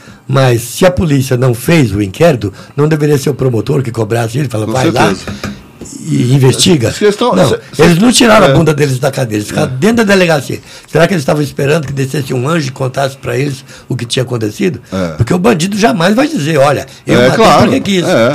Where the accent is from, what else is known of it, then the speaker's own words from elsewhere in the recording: São Paulo, Brazil; now in Brasília, Brazil; Eu sou de São Paulo.